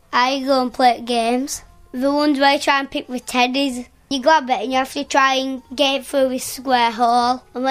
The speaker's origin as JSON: {"language": "English", "town": "Bradford", "region": "Yorkshire and the Humber", "country": "United Kingdom", "said": "And I'm from Bradford. I'm 5. 6 in August."}